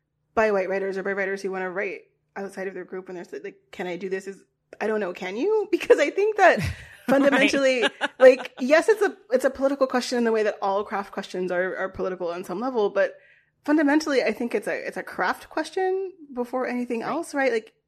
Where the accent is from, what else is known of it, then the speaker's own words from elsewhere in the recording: Virginia, United States; I grew up in Virginia. I went to a high school named after a Confederate general.